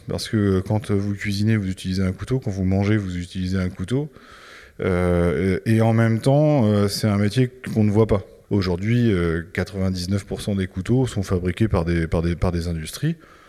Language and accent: French; Château-Gontier, Pays de la Loire, France; born there; Je suis né à Château-Gontier. Donc c'est un territoire que je connais bien.